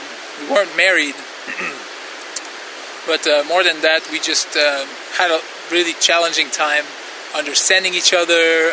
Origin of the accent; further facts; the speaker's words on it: Quebec, Canada; I'm from Quebec, Canada. I'm 26 years old.